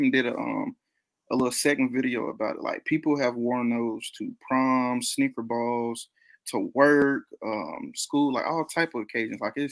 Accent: Georgia, United States; so I'm from South Georgia, so I used to go to Jack's because my mom from she from there.

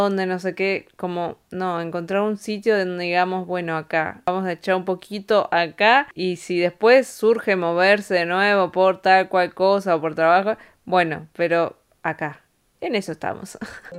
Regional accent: Bariloche, Río Negro, Argentina; also born or lived in Andorra; now in Spain; soy de Argentina, Bariloche, viviendo hace 6, casi 7 años en Europa. Estuvimos 3 en Granada, España, 2 en Andorra, ahora otro más en España

